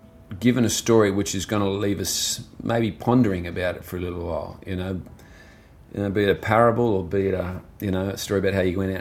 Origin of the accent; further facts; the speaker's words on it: Australia; I'm very proud of being Australian, you know, and our people. We're a remarkable race of people on a very big, harsh land.